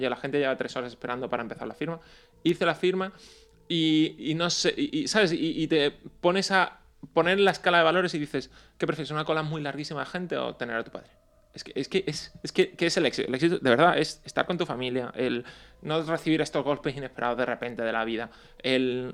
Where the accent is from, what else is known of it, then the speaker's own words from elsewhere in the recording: Málaga, Andalusia, Spain; soy de Málaga y nos vamos a Granada